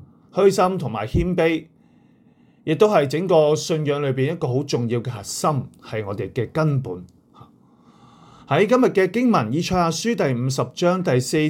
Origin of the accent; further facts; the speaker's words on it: Hong Kong; 我想我们香港人在这段期间里面，特别在这几个月里面，我们很感觉到苦